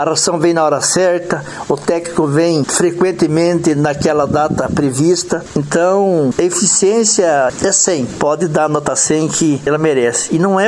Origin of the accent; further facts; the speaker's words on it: Brazil; E é um orgulho para mim, que sou brasileiro, que sou pequeno produtor